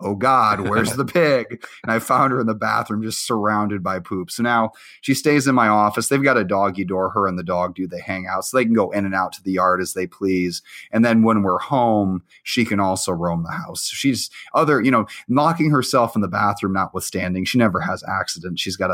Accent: Iowa, United States; I was born in Iowa and I lived there till I lived on the farm for a few years, and then we lived in a college town.

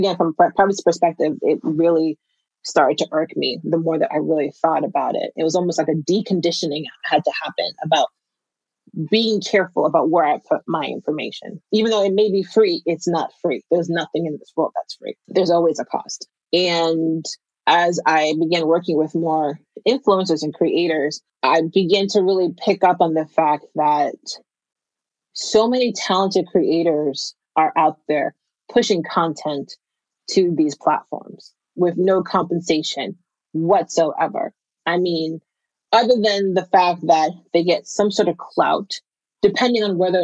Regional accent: Boston, Massachusetts, United States; I'm originally from Boston. So the Boston schools were the very first to really get integrated into Facebook.

